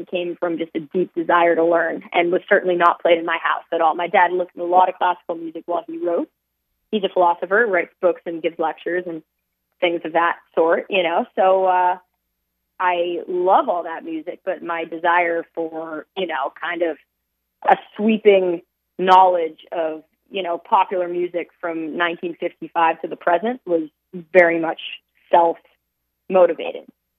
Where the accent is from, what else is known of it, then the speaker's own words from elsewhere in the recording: New York City, New York, United States; You know, I'm born and raised in Manhattan. I didn't want to leave Manhattan. I wanted to just go from uptown to downtown.